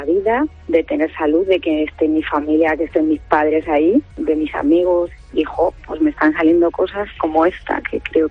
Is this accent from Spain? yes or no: yes; Orche, Castilla-La Mancha, Spain; poner en valor el mundo rural, mi pueblo Orche, que es una joya, y sobre todo los orchanos, que es gente generosa, hospitalaria